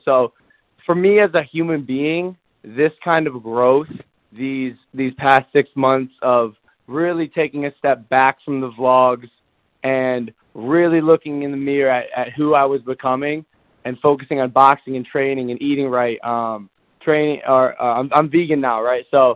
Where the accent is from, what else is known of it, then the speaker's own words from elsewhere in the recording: Cleveland, Ohio, United States; No, bro. I'm from Cleveland. I'm in LA right now.